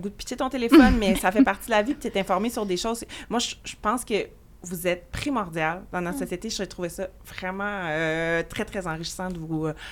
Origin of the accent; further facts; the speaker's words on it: Quebec, Canada; Oui, fière québécoise.